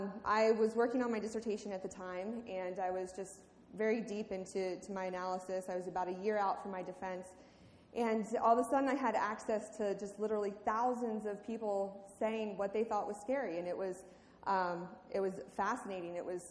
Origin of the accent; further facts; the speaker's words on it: Maryland, United States; now in Pittsburgh, United States; I grew up outside of Baltimore, and I did come here for grad school in 2002 and studied at the University of Pittsburgh.